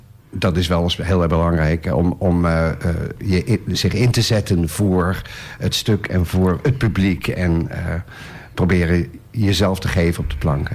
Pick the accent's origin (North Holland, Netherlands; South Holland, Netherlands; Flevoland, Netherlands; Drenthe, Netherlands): South Holland, Netherlands; Hazerswoude-Rijndijk; Wij zijn van de Rijndijk.